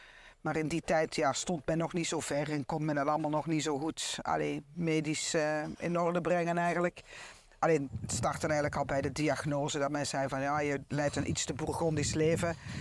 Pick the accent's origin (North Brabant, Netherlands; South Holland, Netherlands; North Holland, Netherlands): North Brabant, Netherlands; Roosendaal; accent: Dutch; moved away as an adult; now in Belgium; Ja, ik ben geboren in Roosendaal. Ik ben al naar school geweest. Dus dat Nederlandse accent blijft er wel houden.